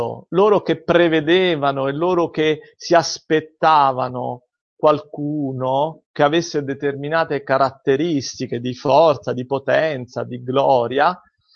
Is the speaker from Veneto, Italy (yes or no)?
yes; Padua, Veneto, Italy; io vengo da Padova, dalla provincia di Padova